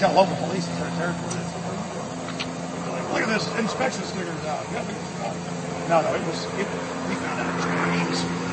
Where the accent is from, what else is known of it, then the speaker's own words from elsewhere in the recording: Austin, Texas, United States; I'm from Austin, Texas. He's from Brooklyn, and he's from Houston. I talk really fast for my from Texas.